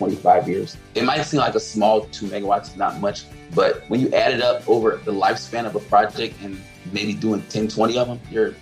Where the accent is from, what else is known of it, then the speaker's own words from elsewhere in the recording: Chicago, Illinois, United States; also born or lived in Jamaica / Florida; I was born in Chicago. Then I lived in Jamaica for a few months. Then I moved back to Chicago. Then I moved to Florida for a few years, like 13 years. And then I ended back up in Chicago.